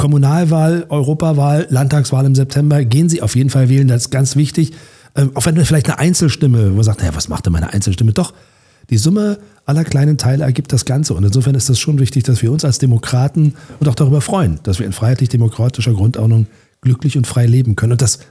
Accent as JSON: {"language": "German", "region": "Berlin", "country": "Germany", "tie": "born there", "said": "Die Hauptstadt Berlin, mein Geburtsort, dein Geburtsort auch, ne?"}